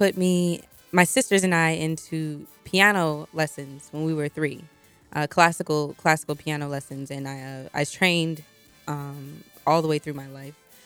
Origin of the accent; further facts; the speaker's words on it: Fayetteville, United States; I was born and raised in Fayetteville, yes.